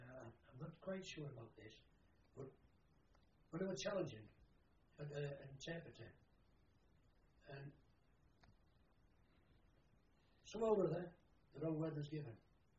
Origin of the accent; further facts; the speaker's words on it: Scotland, United Kingdom; Because with being Scottish, and being able to go what they call guttural, the German language, loch